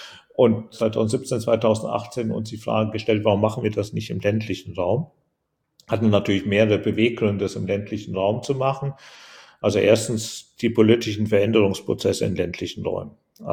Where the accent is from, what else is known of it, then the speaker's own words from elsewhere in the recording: Hesse, Germany; ich komme ja aus Hessen, aus einem kleinen Dorf in Hessen.